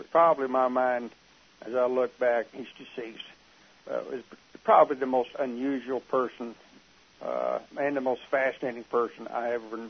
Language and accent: English; Irving, Texas, United States; also born or lived in Denton; eventually ended up in Irving at age four